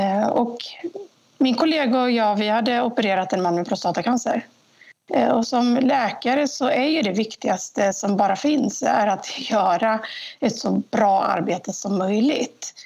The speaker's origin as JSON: {"language": "Swedish", "town": "Jönköping", "region": "Jönköping County", "country": "Sweden", "tie": "born or raised there", "moved": "as an adult", "said": "Och då hamnade de i Jönköping, och så växte jag upp här. När jag var 19 flyttade härifrån"}